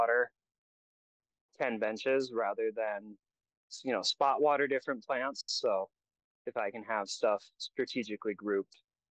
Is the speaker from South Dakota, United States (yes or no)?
yes; South Dakota, United States; So I grew up in South Dakota and I spent a lot of time on the farm with my grandparents.